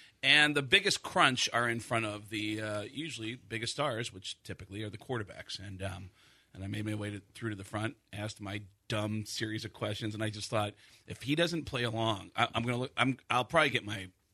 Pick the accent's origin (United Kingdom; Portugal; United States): United States; Bronx, New York; And I grew up in the Bronx, and I never got an accent.